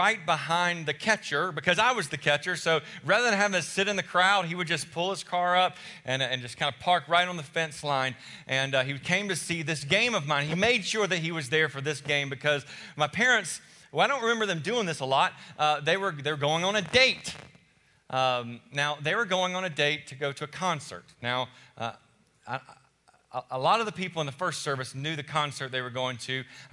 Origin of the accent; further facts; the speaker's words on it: Barnwell, South Carolina, United States; I'm also from South Carolina, another small town, Barnwell, South Carolina, and grew up in a similar sort of home where all my family lived in the same area